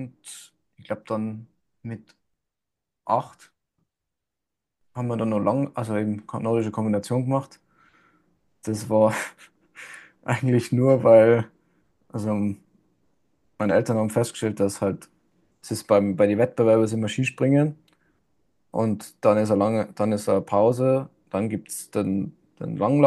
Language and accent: German; Vomp, Tyrol, Austria; in Fomp, in dem Ort, wo ich aufgewachsen bin.